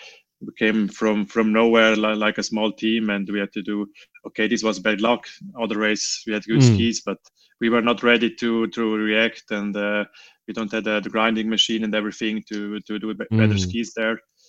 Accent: Val Müstair, Graubünden, Switzerland; now in Davos, Switzerland; No, it was one in Valmistar, my hometown. I live now many years in Davos

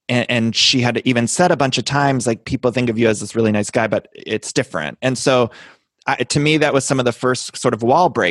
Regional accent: Solon, Ohio, United States; now in Los Angeles, United States; Just outside of Cleveland, Solon, Ohio.

